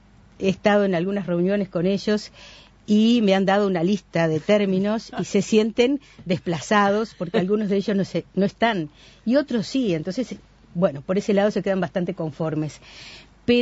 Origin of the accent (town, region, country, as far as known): Uruguay